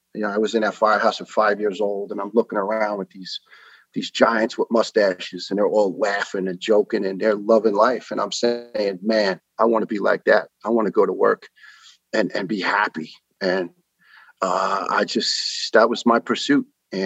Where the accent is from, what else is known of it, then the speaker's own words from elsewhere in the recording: Staten Island, New York, United States; also born or lived in Brooklyn, United States / Ireland; I was born in Brooklyn, New York, and my dad decided to bring us out to the country at the time, which was Staten Island, and pretty much was raised there. Spent a year of my teenage years in Ireland